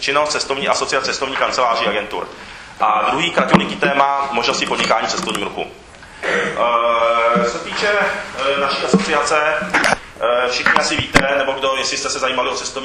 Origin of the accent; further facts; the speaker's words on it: Japan; born there; Czech is a second language; my když jsem narozený v Japonsku a my když dostaneme úkol